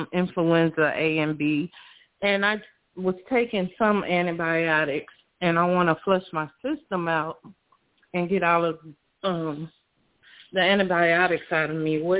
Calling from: St. Louis, Missouri, United States; I'm calling from St. Louis, Missouri.

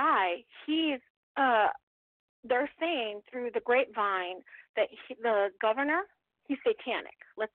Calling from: Michigan, United States; from Michigan.

